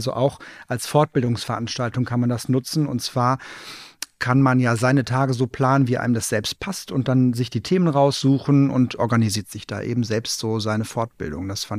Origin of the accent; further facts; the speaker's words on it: Bonn, North Rhine-Westphalia, Germany; ich komme ja aus Bonn und ihr seid in Koblenz und das ist jetzt nicht die Riesenstrecke.